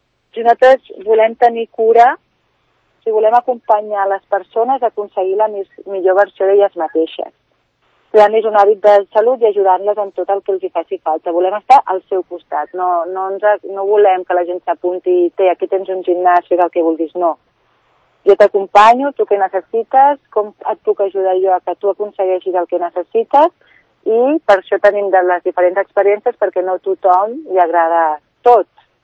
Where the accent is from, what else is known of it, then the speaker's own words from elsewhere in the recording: Baixador de Vallvidrera, Catalonia, Spain; Jo soc de Baixador de Vallvidrera, però estic entre mig de Barcelona i Sant Cugat, faig més vida a Sant Cugat, la meva família és de Vall d'Oreig